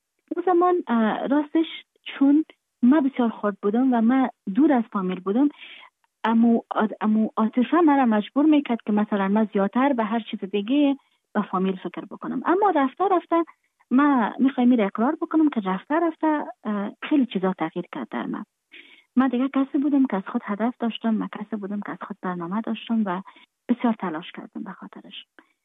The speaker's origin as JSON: {"language": "Persian", "country": "Afghanistan", "moved": "yes"}